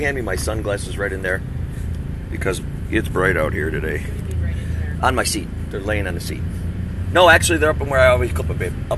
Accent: Wisconsin, United States; So, and I'm from Wisconsin originally, so I'm used to sub-zero.

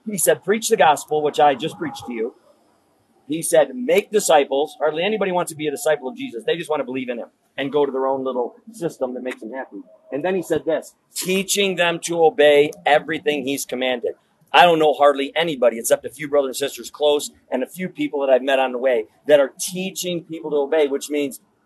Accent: Wisconsin, United States; We're from central Wisconsin originally, but now we're van dwellers.

